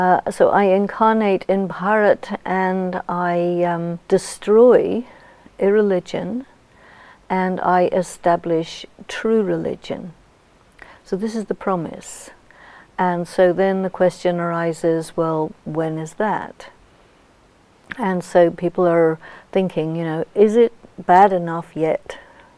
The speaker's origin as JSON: {"language": "English", "region": "England", "country": "United Kingdom", "tie": "born or raised there", "said": "In the culture that I grew up in England"}